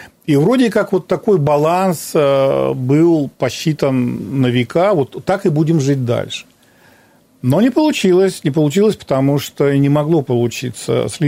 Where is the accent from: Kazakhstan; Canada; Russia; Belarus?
Russia; Siberia; Я никогда не сожалел, что я родился и живу в Сибири.